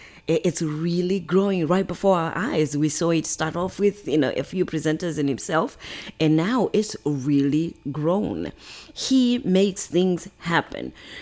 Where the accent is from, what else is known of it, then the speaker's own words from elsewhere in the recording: Zimbabwe; And I think one question that I grew up in Zimbabwe, you know, as you all know.